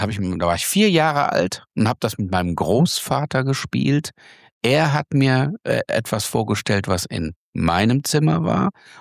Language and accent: German; Bavaria, Germany; Wir kommen ja aus dem Bayerischen.